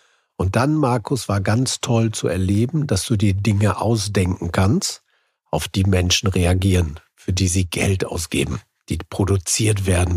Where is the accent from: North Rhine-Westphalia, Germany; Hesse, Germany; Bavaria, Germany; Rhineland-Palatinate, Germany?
North Rhine-Westphalia, Germany; Düsseldorf; So sind wir Düsseldorfer.